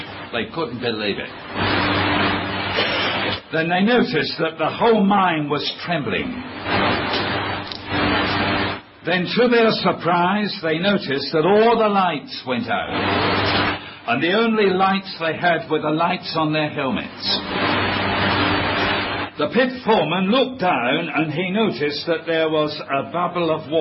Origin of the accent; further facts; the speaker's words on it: London, United Kingdom; I come from London, the East End of London, as you know.